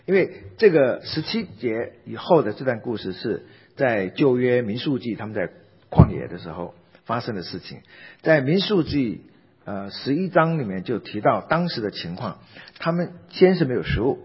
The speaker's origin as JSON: {"language": "Chinese", "country": "China", "said": "我觉得犹太人很像以色列人，很像我们中国人哈。"}